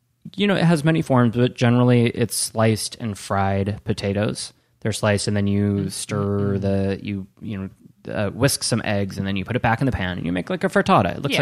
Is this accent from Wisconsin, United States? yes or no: yes; Wisconsin, United States; also born or lived in Spain; Now, I'm from Wisconsin, and I lived in Spain.